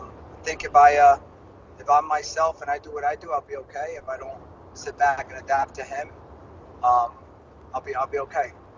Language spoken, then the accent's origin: English; Paterson, New Jersey, United States; My parents, you know, came here from the Dominican Republic, and they had me, and I was born in Patterson, and I've just always been in that area, but always Northeast Jersey boy.